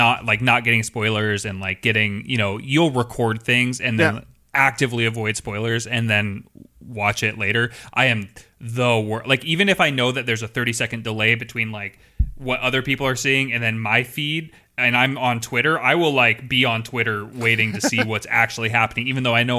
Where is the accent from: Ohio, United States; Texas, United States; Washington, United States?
Washington, United States; Seattle; and we're from Seattle